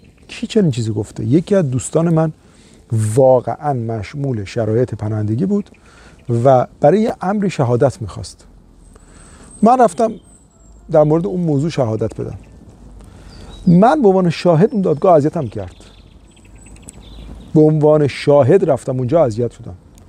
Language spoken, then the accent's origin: Persian; Iran; born there; من تو ایران به دنیا اومدم، ایرانی ام.